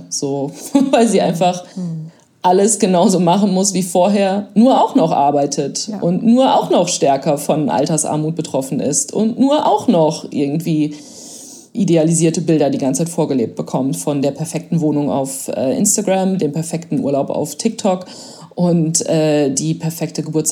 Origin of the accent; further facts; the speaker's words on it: North Rhine-Westphalia, Germany; meine Kindheit in Ostwestfalen in den 90ern.